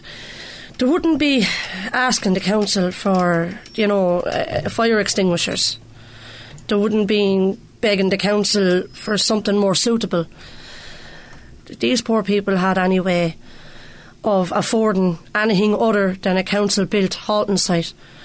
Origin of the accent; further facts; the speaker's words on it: Wexford, Leinster, Ireland; I'm ashamed to even say that I'm from Wexford, because Wexford is the talk of the whole of Ireland.